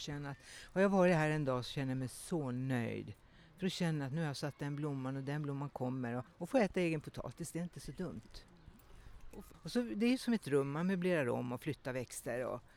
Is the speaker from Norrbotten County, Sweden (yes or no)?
yes; Kiruna, Norrbotten County, Sweden; moved away; Jag är från Kiruna, ursprungligen. Mina föräldrar är tornedalingar.